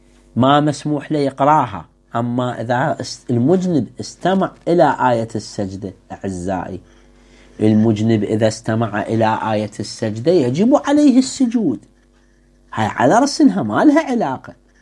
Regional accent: Iraq; عندنا بالعراق مثلا

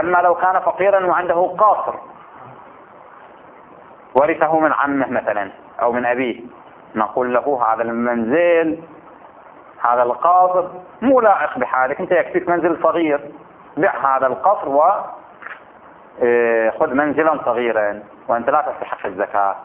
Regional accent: Bahrain; مثل الآن عندنا في البحرين

